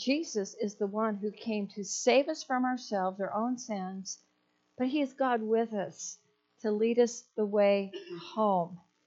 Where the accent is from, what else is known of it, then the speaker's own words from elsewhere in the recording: California, United States; most of you know I'm from California. I used to go out there a lot to visit my mom and my sisters